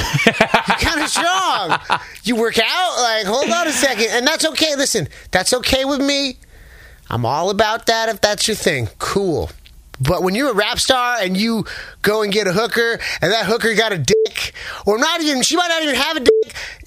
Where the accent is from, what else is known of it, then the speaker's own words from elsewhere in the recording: San Francisco, California, United States; Growing up in San Francisco, I've seen some things.